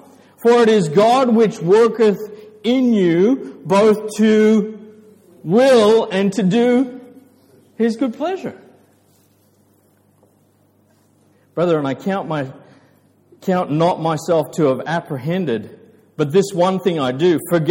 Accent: Sepik, Papua New Guinea; I grew up in Sepik Village. I was given a bush knife when I was this tall.

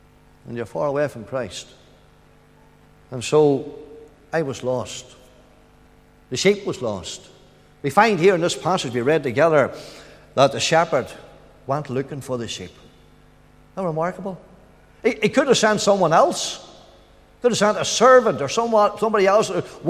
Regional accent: Glenan, Northern Ireland, United Kingdom; I'm from Glenan, near Market Hill.

